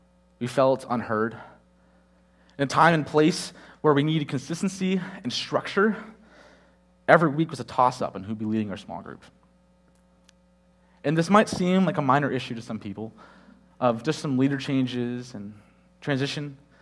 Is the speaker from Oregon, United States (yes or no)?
no; Michigan, United States; now in Florida, United States; I grew up in Michigan, so this white substance we call snow, I know it's probably unfamiliar here in Florida